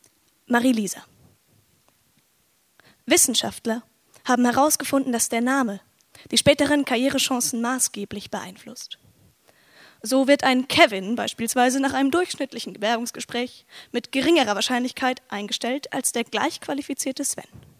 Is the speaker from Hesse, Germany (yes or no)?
no; Schweinfurt, Bavaria, Germany; Ja, und ich komme aus Schweinfurt